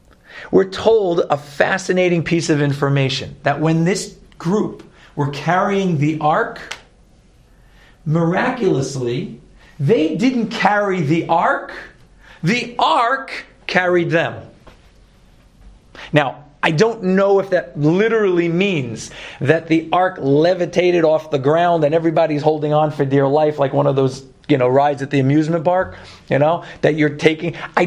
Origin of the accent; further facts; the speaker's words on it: Brooklyn, New York, United States; accent: Brooklyn; Sorry, my Brooklyn accent gets in there sometimes.